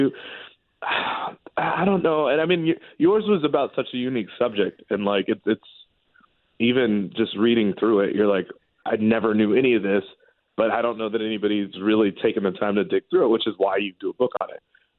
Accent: Chicago, Illinois, United States; I mean, I grew up in Chicago, but I was 4 when the Knicks hired Pat Riley.

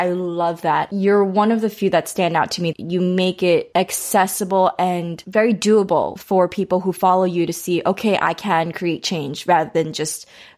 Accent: New York, United States; And I'm from New York.

